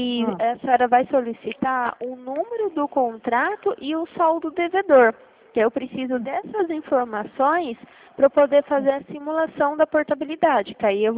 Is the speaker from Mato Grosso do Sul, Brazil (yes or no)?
yes; Dourados, Mato Grosso do Sul, Brazil; Eu sou daqui de Dourados.